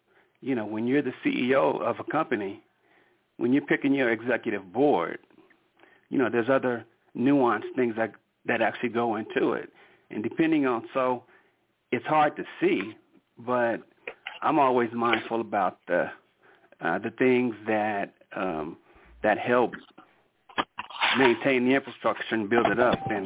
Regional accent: Oakland, California, United States; now in Denver, United States; I'm actually in Denver, Colorado, but I'm from Oakland.

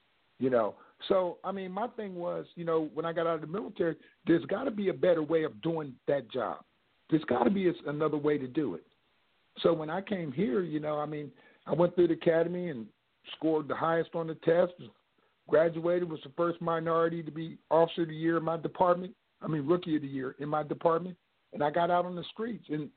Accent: Harrisburg, Pennsylvania, United States; and I grew up in Harrisburg, Pennsylvania

